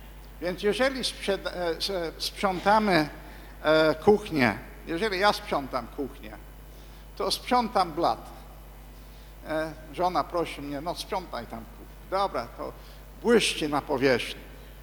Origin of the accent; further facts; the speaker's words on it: England, United Kingdom; Polish is a second language; moved away; 30 parę lat temu wyjechałem ze swojego kraju. Więc teraz Anglicy by nie powiedzieli, że jestem Anglikiem.